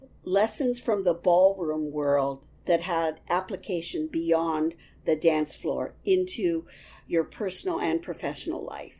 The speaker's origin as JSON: {"language": "English", "town": "Honolulu", "region": "Hawaii", "country": "United States", "tie": "born or raised there", "moved": "as an adult", "lives_now": "New York, United States", "said": "I started out in Hawaii, but had moved to New York in my early 20s. Although I grew up in Honolulu, the daughter of second-generation Japanese Americans, I never felt at home in the tropics."}